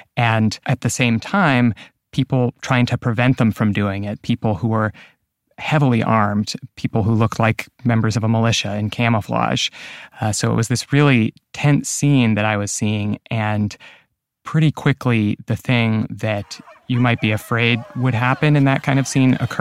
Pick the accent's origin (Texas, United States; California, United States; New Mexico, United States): New Mexico, United States; Albuquerque; I mean, I grew up in Albuquerque. I was following as this statue was put up.